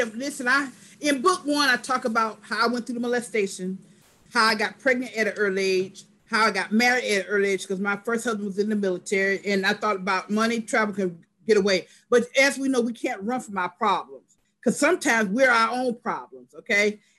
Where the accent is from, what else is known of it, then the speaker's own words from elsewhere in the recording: Florida, United States; I'm originally from Florida.